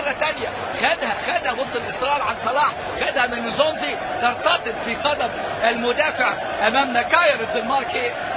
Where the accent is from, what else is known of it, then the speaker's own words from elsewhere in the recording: Egypt; تشعر بالفخر، تشعر بالاعتزاز كعربي كمصري لمحمد صلاح